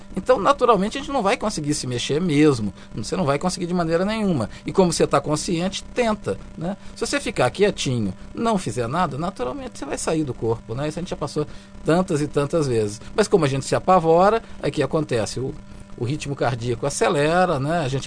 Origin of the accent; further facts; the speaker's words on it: Minas Gerais, Brazil; e eu sou mineirinho, né, então eu uso aí muita política para montar essa turminha